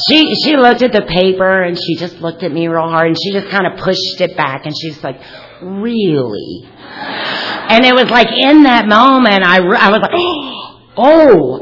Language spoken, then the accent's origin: English; Kentucky, United States; And that's not just because we're from Kentucky.